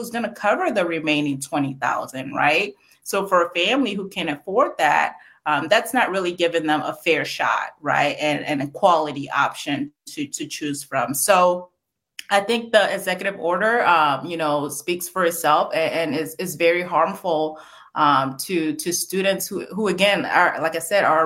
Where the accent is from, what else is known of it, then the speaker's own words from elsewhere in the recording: Saint Paul, Minnesota, United States; I grew up in St. Paul, Minnesota, and the first charter school was established in Minnesota.